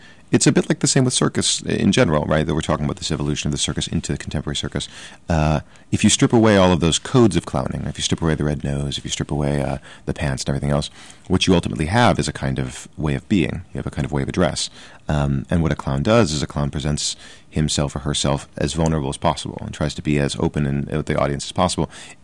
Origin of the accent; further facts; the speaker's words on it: St. Louis, Missouri, United States; I feel like I grew up in the middle of America. I grew up in St. Louis.